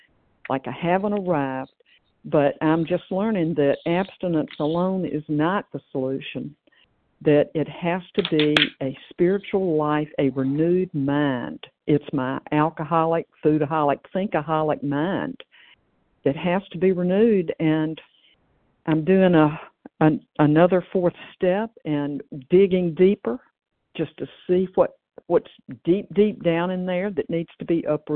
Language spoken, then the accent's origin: English; Tennessee, United States; now in California, United States; I'm from Tennessee, but I'm presently in California